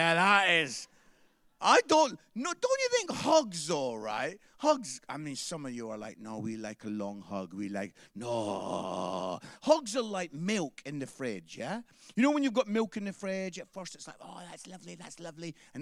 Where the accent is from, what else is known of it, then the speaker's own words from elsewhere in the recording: Scotland, United Kingdom; It's good to be here. I am Scottish. I don't know if there's anyone else Scottish here.